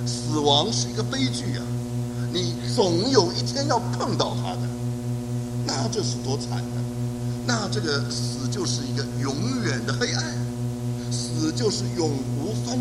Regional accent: China; now in United States; 哎，我们中国人真奇怪，我们到了美国还说那些外国人，我们才是外国人呢，他们是本国人呢。

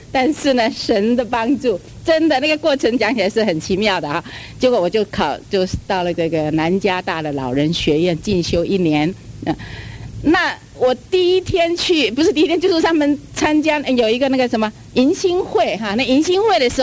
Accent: Taiwan; moved away as an adult; 我是来自台湾的老学生哦

